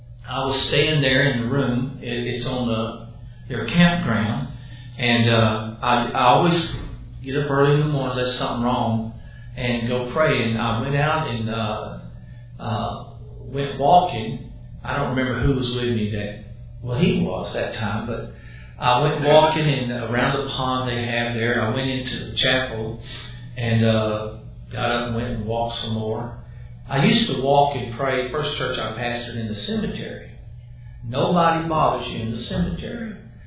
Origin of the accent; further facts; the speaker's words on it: Dallas, Texas, United States; When I was young, church I grew up in Dallas, there was a friend